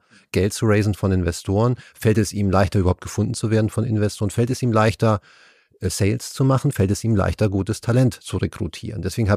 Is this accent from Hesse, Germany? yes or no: no; Hamburg, Germany; ich bin auch aufgewachsen hier in Hamburg-Wilhelmsburg, kein Netzwerk, kein Onkel, ich kannte niemanden.